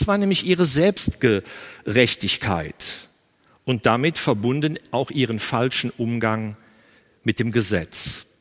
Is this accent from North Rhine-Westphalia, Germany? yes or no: yes; North Rhine-Westphalia, Germany; Ich komme aus einer Karnevalshochburg, aus der Gegend von Köln.